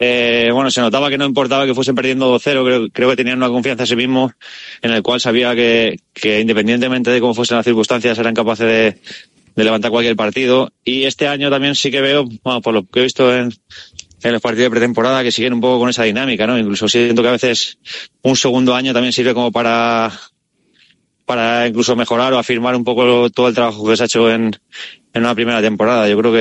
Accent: Seville, Andalusia, Spain; born there; yo nací en Sevilla y tengo mucha familia bética

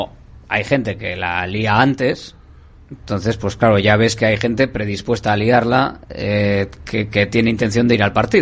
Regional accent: Bilbao, Basque Country, Spain; porque somos muy de Bilbao y entonces queremos desalojar a 50 y pico mil personas

